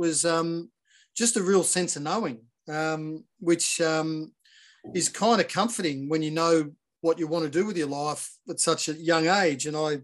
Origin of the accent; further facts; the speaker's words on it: Melbourne, Victoria, Australia; now in Sydney, Australia; I was Melbourne-based in the suburbs of Glen Waverley, Willers Hill. So, and I was there really for most of my childhood up until moving to Sydney to work on Home and Away when I was about 19, I think.